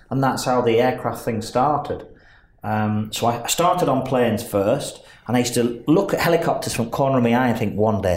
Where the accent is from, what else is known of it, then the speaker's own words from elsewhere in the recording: Burnley, North West England, United Kingdom; from Burnley.